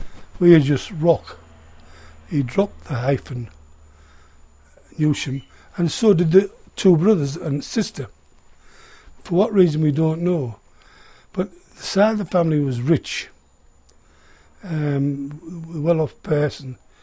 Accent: Middlesbrough, North East England, United Kingdom; I'm actually born and bred in Middlesbrough. I was born on the 16th of May 1934, just 500 yards from where I live now, actually. I was the first baby, it was a brand new estate, and I was the first baby ever born on that estate.

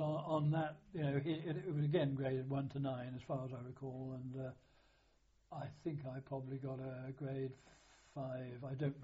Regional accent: East of England, United Kingdom; born there; I was born in Suffolk

